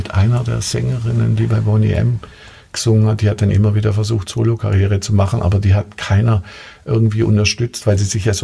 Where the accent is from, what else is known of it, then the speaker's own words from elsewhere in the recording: Stuttgart, Baden-Württemberg, Germany; Als Stuttgarter in München.